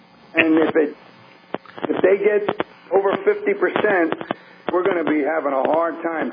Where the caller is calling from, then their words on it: Philadelphia, Pennsylvania, United States; Calling from Philadelphia.